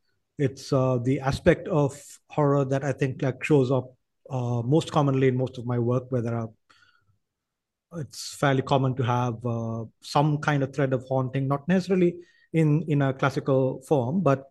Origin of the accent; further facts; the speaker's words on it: Sri Lanka; because I grew up in Sri Lanka. It obviously did not air on TV here.